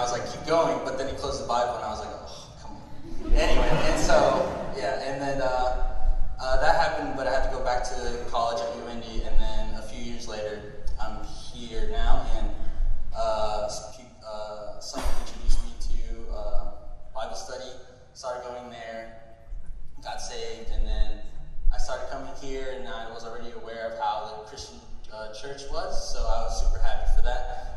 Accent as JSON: {"language": "English", "region": "Indiana", "country": "United States", "said": "I am from Southern Indiana. And so I was raised Catholic by my family."}